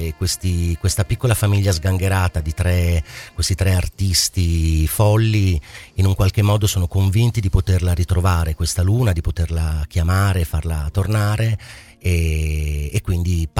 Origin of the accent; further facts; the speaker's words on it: Parma, Emilia-Romagna, Italy; also born or lived in Turin; Sono nato a Torino, però appunto preso da Parma, i parmigiani, quando ero piccolo, e formato soprattutto qui a Parma